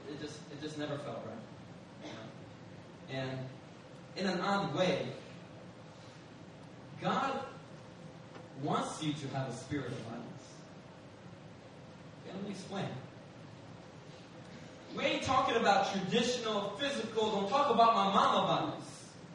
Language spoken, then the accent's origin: English; Philadelphia, Pennsylvania, United States; English is a second language; fist fights on the streets of Philadelphia. All right? Especially when I couldn't talk English. When I couldn't speak English, they were just like, you know, well, what did you say?